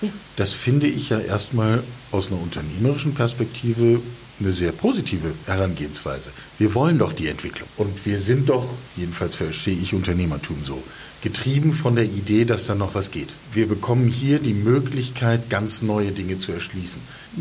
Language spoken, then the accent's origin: German; Northern Germany, Germany; wir kommen beide aus dem Norden, entschuldige die maritimen Bilder